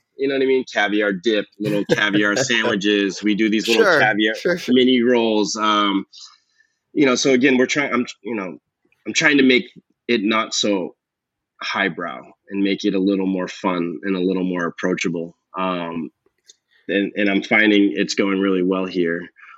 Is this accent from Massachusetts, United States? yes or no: yes; Massachusetts, United States; I grew up on the Cape, you know what I mean? I used to go to, you know, all these fish shacks and, you know, fried clams